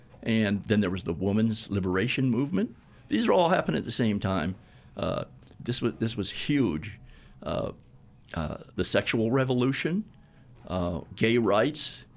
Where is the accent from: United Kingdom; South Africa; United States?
United States; the South; I was raised in the South, so I never expected to see that happen.